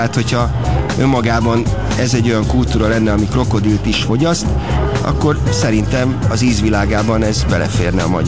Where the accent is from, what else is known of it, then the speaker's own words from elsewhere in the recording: Szerencs, Borsod-Abaúj-Zemplén, Hungary; also born or lived in Moscow; én egy vidéki gyerek vagyok, aki szerencsén született, megyasszón egy nevelő otthonban nevelkedett évlete első pár évében, és utána kerültem Szerencsre, onnan kerültem Moszkvába, Moszkvából Budapestre